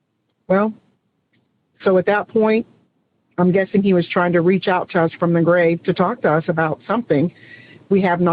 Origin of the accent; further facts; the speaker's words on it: Rockwall, Texas, United States; I'm from Rockwall, Texas.